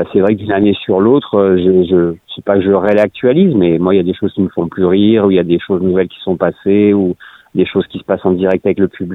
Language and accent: French; Toulouse, Occitanie, France; Moi, je suis originaire de Toulouse